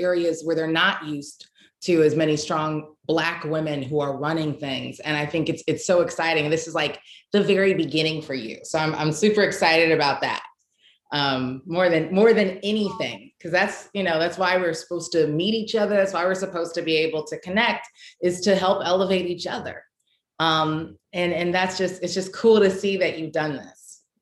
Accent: Los Angeles, California, United States; I'm originally from Los Angeles, born and raised.

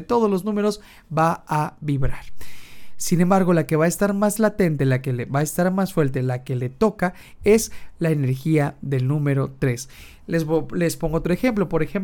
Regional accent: Mexico; al menos aquí en mi país de México, Estados Unidos y demás.

